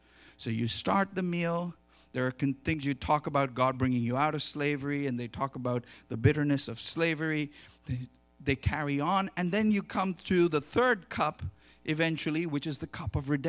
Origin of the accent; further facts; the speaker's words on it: India; I'm Indian. There's nothing Jewish in my blood except my name.